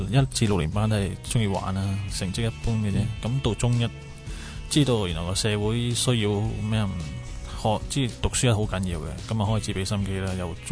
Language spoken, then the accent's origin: Cantonese; India; 咁我系印度人嚟嘅。